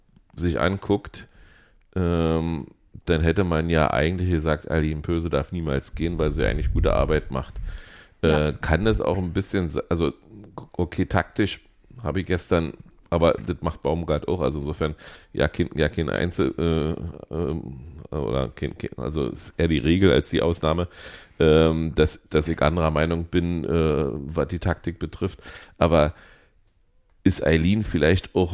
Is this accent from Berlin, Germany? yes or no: yes; Berlin, Germany; Für mich als Berliner schon immer alles Sachsen gewesen